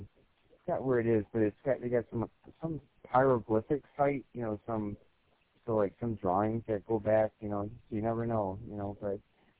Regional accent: Detroit, Michigan, United States; I grew up in Detroit, but still this corridor and stuff.

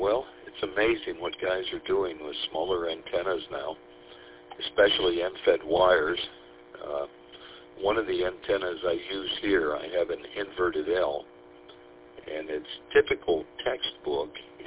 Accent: Lapeer, Michigan, United States; now in Clearfield, United States; I was raised in Lapeer, Michigan. My parents still live there. Where I'm at now, it's quite mountainous.

